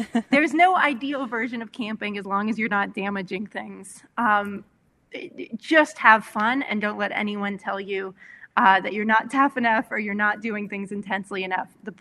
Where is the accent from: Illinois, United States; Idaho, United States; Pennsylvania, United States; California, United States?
California, United States; I grew up being outdoors in California where the fire hazard is so high that we almost never had fires at all.